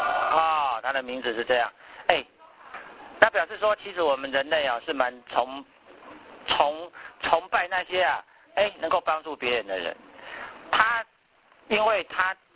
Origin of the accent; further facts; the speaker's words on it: Taiwan; 我们台湾话就是他命灵验。还蛮灵验的